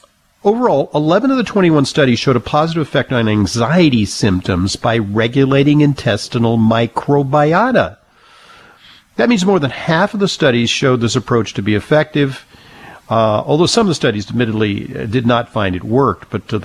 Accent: New York City, New York, United States; Especially the ones in my hometown of New York City, right? We're chill.

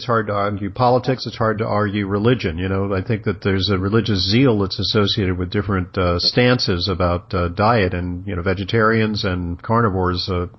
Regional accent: Los Angeles, California, United States; Yeah, I grew up in Los Angeles

